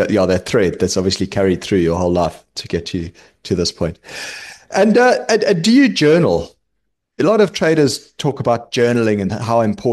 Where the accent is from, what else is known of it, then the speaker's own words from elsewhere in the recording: South Africa; So I mean, I'm from South Africa.